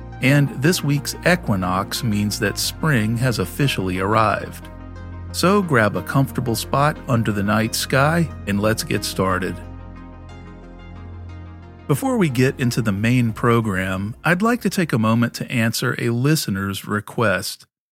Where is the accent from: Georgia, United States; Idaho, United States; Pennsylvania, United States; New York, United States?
Pennsylvania, United States; Philadelphia; I grew up in Greater Philadelphia, and every time you say water ice, I wonder, lemon or cherry?